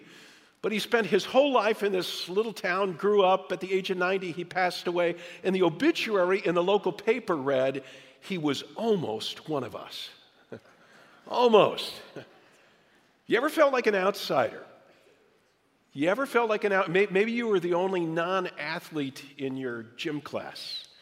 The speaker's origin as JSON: {"language": "English", "region": "Midwest", "country": "United States", "tie": "born or raised there", "moved": "as an adult", "said": "Well, a few months after Sue and I got married, we moved from the Midwest, where we had both grown up, to the Boston area, and whoa, did we feel like outsiders."}